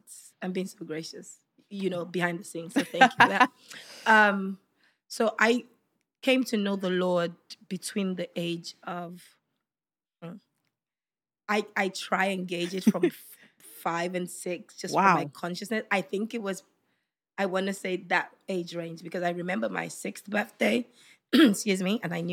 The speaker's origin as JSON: {"language": "English", "region": "Lagos", "country": "Nigeria", "tie": "born or raised there", "said": "Or just get Lagos blanket. But if I'm going to be specific, I grew up in a place called Okoko Michael."}